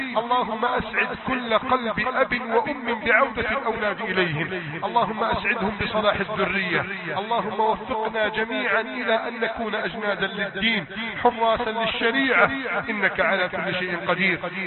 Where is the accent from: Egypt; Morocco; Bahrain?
Egypt; اللهم احفظ بلدنا مصر